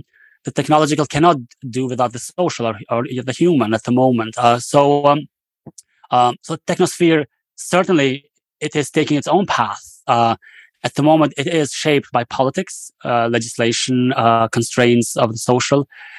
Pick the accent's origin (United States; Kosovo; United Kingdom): Kosovo; I remember growing up in Kosovo, partially before the war and then after the war, we had very little opportunities to learn, grow, and innovate.